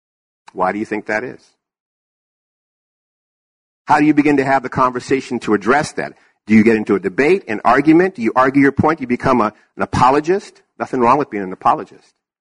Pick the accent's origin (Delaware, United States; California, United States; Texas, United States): California, United States; Berkeley; I grew up in Berkeley, right? I grew up in Berkeley. Yeah, I grew up in Berkeley.